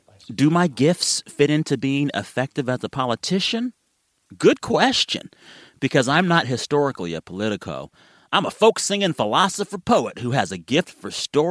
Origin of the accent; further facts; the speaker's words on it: Texas, United States; As a Texan, we have to watch that guy. He's one of us.